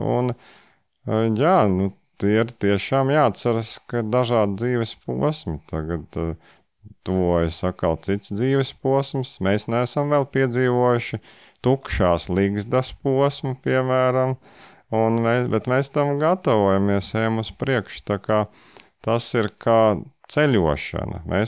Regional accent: Vidzeme, Latvia; Viņa ir no Latgales, un es esmu no Vidzemes, un šobrīd mēs dzīvojam Kurzemē

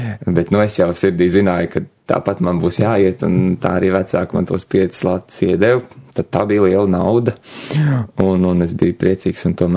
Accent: Jēkabpils Municipality, Latvia; Es nāku no Jēkabpils rajona. Rites pagasts, tā ir pati Lietuvas pierobeža, burtiski no lauku mājām, tas ir 1,5 km līdz robežai, un tad Lietuvas pierobeža tā ir.

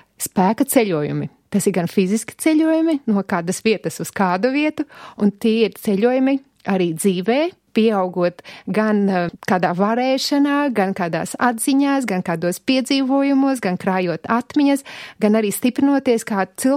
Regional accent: Alūksne Municipality, Latvia; born there; Es esmu dzimusi laukos, Alūksnes rajonā.

